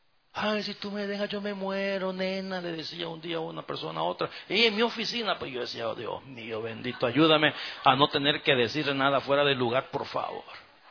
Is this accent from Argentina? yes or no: no; El Salvador; en mi país, en El Salvador, se habla así.